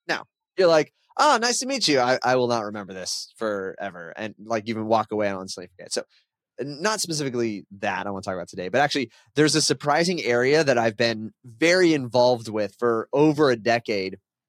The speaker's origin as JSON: {"language": "English", "town": "San Diego", "region": "California", "country": "United States", "said": "I'm from San Diego."}